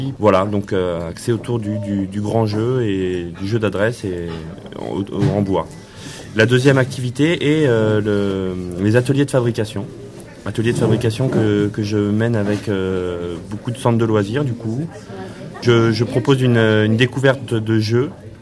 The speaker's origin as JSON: {"language": "French", "region": "Pays de la Loire", "country": "France", "lives_now": "Aveyron, France", "said": "c'est ce qui m'a fait arriver en Aveyron, d'ailleurs, puisque je suis originaire du Maine-et-Loire."}